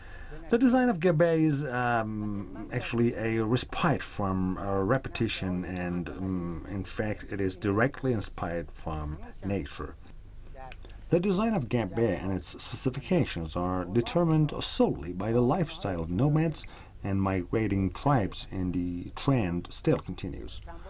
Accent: Shiraz, Fars, Iran; I'm from Shiraz.

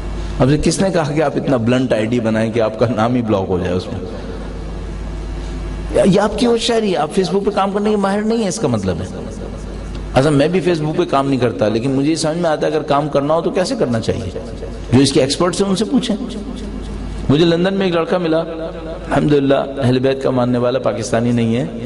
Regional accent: Karachi, Sindh, Pakistan; sorry میں کراچی والا ہوں، چائے بہت پیتے ہیں نا

